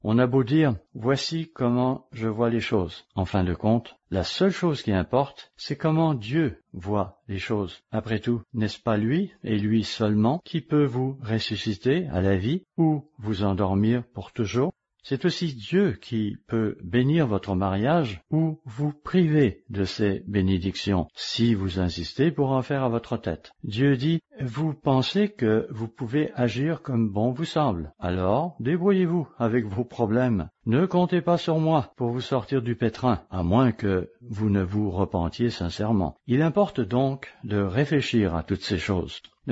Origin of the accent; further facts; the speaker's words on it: United States; French is a second language; Vous n'avez qu'à observer ce qui se passe chez nous aux États-Unis en ce moment.